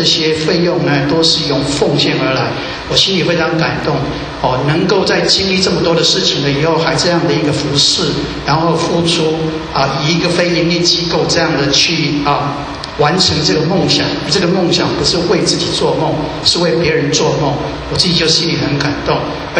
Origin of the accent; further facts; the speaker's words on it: California, United States; 那我是从南加州来的